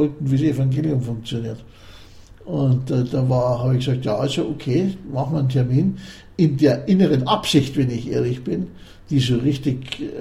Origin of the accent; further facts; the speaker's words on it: Munich, Bavaria, Germany; wir sind beide Münchner. In München geboren, in München aufgewachsen, in München gelebt. Unser ganzer Lebenskreis war in einer Großstadt.